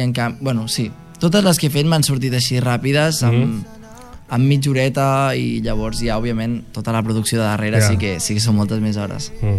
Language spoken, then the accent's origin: Catalan; Sabadell, Catalonia, Spain; Jo soc de Sabadell.